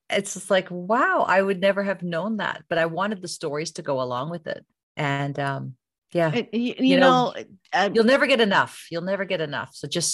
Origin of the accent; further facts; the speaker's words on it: Canada; because I was growing up in Canada